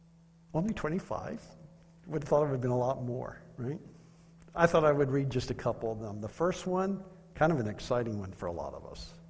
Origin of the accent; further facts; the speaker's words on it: Washington, D.C. area, United States; also born or lived in Texas; Growing up in the Washington, D.C. area, our culture was always, if you're talking to an adult or somebody older to you, than you, it would be Mr. and Mrs. Tierney.